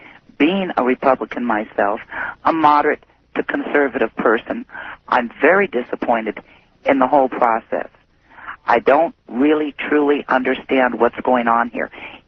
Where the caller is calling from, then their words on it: Fairbanks, Alaska, United States; Hi, Art. I'm calling from Fairbanks.